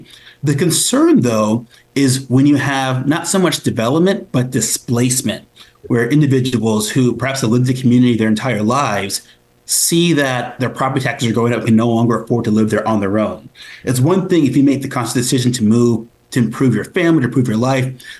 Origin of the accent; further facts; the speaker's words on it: El Paso, Texas, United States; also born or lived in Dallas; I am a lifelong Texan. My parents are immigrants from Ghana, West Africa, but I was born in Dallas, Texas, lived there for 8 years, and then grew up in El Paso, Texas, lived on the west side